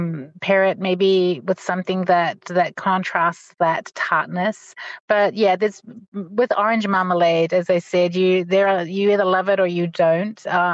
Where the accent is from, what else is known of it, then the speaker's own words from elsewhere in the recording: Italy; moved away as an adult; now in Samoa; Well, I was brought up in Italy and I spent basically my childhood from 10 to 30 years old in Italy.